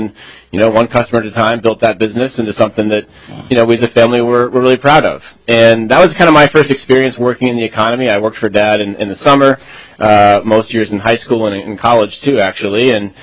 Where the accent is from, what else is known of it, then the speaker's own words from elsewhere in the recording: Northfield, Minnesota, United States; I grew up in Northfield, Minnesota, about an hour south of here.